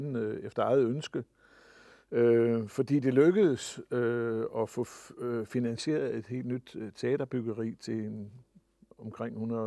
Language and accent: Danish; Jutland, Denmark; now in Vendsyssel, Denmark; Altså, jeg er født jyde, det kan man sikkert høre.